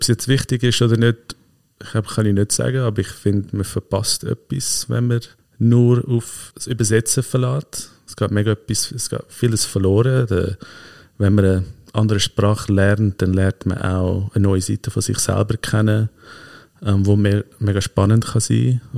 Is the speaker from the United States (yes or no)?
yes; United States; now in Switzerland; obwohl ich Schweizer bin, ist Schweiz ja nicht meine Heimat gewesen, sondern ich bin Amerikaner gewesen. Und so kulturell und sprachlich alles habe ich mich mega identifiziert mit der amerikanischen Kultur.